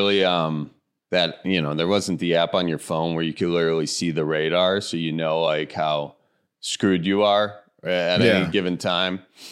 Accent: Milwaukee, Wisconsin, United States; Yeah, I do the same thing for Milwaukee because I'm from the suburbs of Milwaukee. I think you know, kind of like born in Milwaukee and then moved out to one of the suburbs and then another one

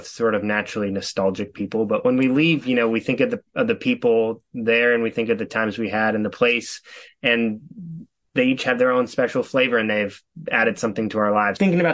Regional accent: Seattle, Washington, United States; You know, I'm from the West Coast. I'm from Seattle, Washington.

